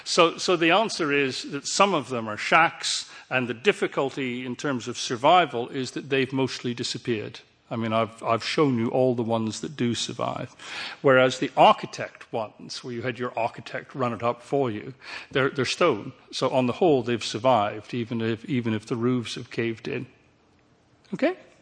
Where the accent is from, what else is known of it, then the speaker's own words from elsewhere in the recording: England, United Kingdom; you'll know from … that although I'm English, I have Scottish roots.